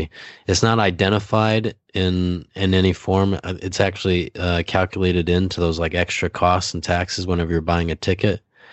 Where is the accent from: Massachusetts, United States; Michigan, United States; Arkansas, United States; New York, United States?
Michigan, United States; Ann Arbor; now in Japan; I mean, I'm from Ann Arbor, Michigan, and there's like, man, people, I mean, jaywalking is part of the culture.